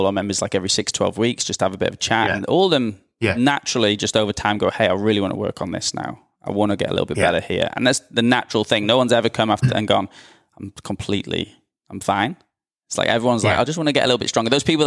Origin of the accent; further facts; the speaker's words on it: Wales, United Kingdom; moved away as an adult; now in Australia; I'm from Wales, and so, but I've lived in Australia like 11 years. Mm-hmm. So after I finished uni, 21, moved out